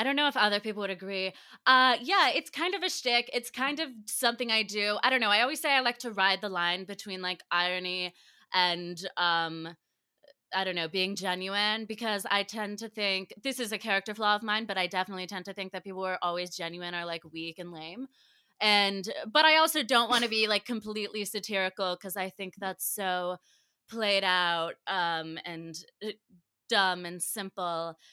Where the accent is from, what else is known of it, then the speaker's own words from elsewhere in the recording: Cary, North Carolina, United States; moved away as an adult; now in New York, United States; I am originally from, I grew up in Cary, North Carolina, so I'm suburban, you know, a little Southern Belle. And I moved to New York about 3 years ago to go to school.